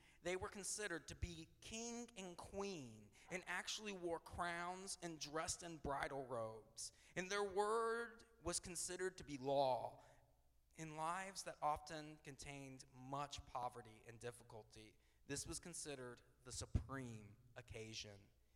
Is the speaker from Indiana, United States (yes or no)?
yes; Indiana, United States; I'm from Southern Indiana.